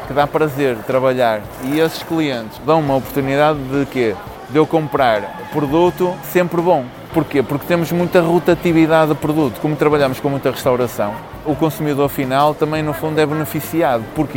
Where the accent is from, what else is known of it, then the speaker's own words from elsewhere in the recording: Matosinhos, Norte, Portugal; Sou mesmo daqui de Matosinhos, os meus pais também nasceram e trabalharam sempre em Matosinhos